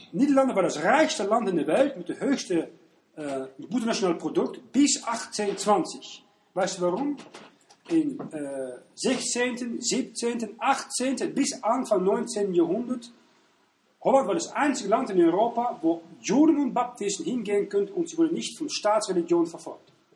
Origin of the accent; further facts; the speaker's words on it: Switzerland; wenn wir als Volk, als Schweizer